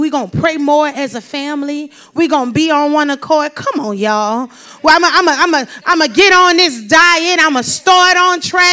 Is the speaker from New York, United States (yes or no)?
no; New Orleans, Louisiana, United States; I'm from New Orleans, and so they use different words.